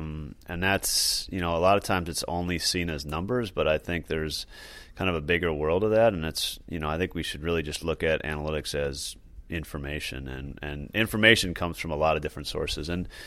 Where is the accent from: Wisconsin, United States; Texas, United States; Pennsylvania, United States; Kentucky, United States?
Wisconsin, United States; Milwaukee; I grew up in Milwaukee, and baseball in Milwaukee is important to me.